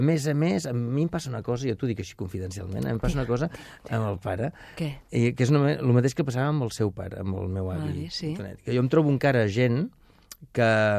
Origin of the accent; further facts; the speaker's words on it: Vilanova, Catalonia, Spain; nascut... Soc de Vilanova.